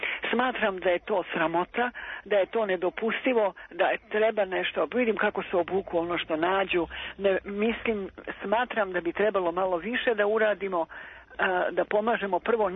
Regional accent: Belgrade, Serbia

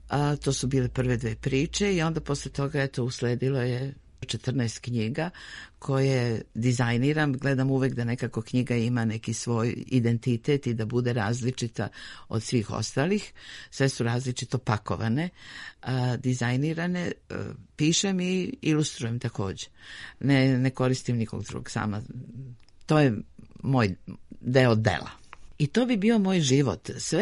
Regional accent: Belgrade, Serbia; Sam Beograđanka. Rođena sam u Beogradu, studirala u Beogradu, završila arheologiju u Beogradu.

